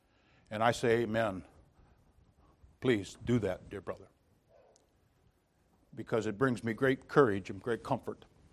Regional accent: Midwest, United States; I can remember a time growing up in the Midwest.

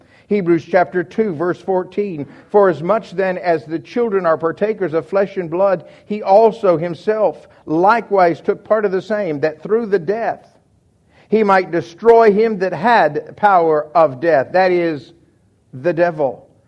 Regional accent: Miami, Florida, United States; I grew up in Miami, and I was a surfer.

